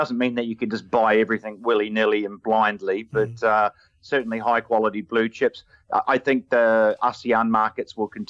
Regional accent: New Zealand; As a Kiwi

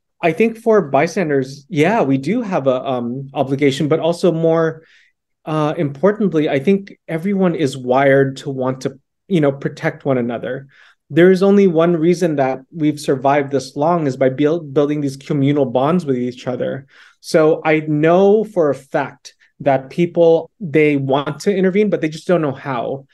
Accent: California, United States; ever since I was a little kid, I grew up in California, and we are immigrants to the U.S.

